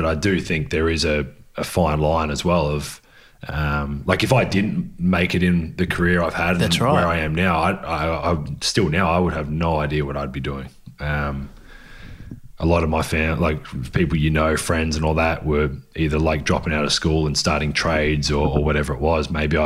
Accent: Adelaide, South Australia, Australia; It was as a kid growing up in Adelaide

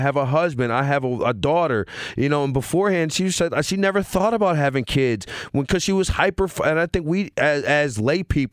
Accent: Louisiana, United States; I grew up in Louisiana. All we watched was football.

